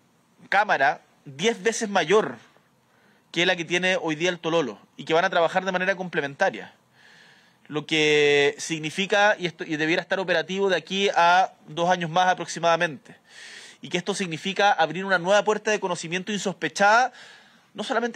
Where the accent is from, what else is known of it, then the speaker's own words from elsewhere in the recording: Magallanes, Chile; pues yo soy magallánico